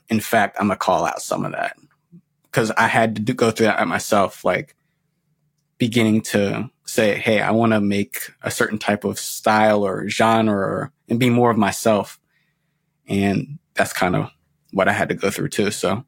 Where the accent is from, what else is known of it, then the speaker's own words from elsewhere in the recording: Pittsburgh, Pennsylvania, United States; hey, I'm from Pittsburgh. That's the first thing.